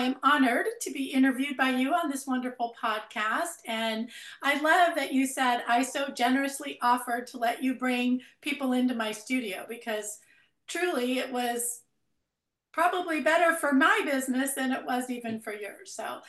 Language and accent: English; Florida, United States; Fun fact, I grew up in South Florida